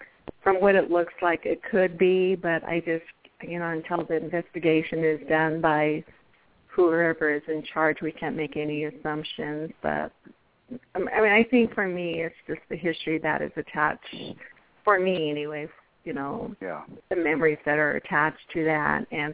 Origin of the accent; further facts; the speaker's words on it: United States; Yeah, I'm actually from Tiso chapter. I was born and raised from that area, just outside of Tisto chapter, probably about 5 miles from Tisto chapter house.